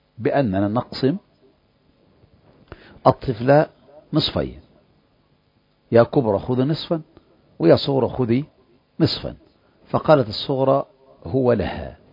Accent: Egypt; وكلنا كمصريين نعرف هذا

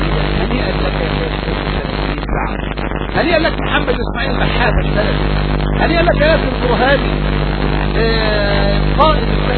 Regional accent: Egypt; هو احنا من مصر ولا من السودان يا أخوان، من فرنسا ولا من الصين، ألسنا من مصر

